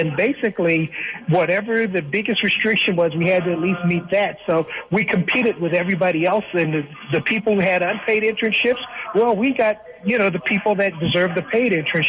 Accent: West Virginia, United States; I'm from West Virginia, I went to college in Iowa.

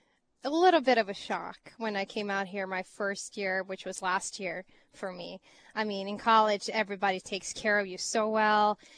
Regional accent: Sweden; now in United States

